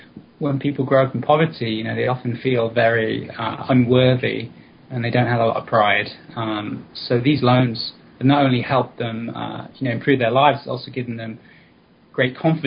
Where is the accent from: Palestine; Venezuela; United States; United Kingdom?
United Kingdom; Warwick, West Midlands; I'm from a town called Warwick, which is it's a very charming English town with a big castle in the middle, 1,000 years old, and lots of old buildings.